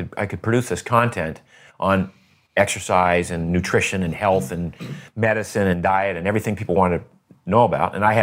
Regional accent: Maine, United States; I shoveled snow in the wintertime because I grew up in Maine.

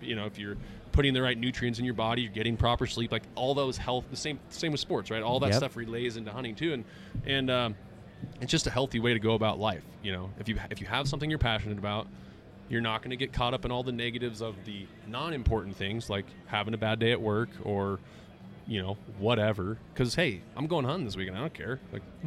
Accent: Boise, Idaho, United States; I played some football at Boise State, actually. I grew up in Boise

